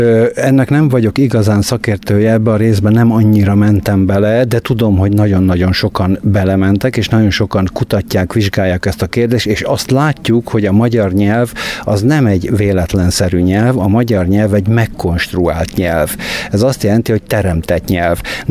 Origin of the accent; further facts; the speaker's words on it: Hungary; ezt úgy mondjuk, hogy magyar, magyarok vagyunk, magyarság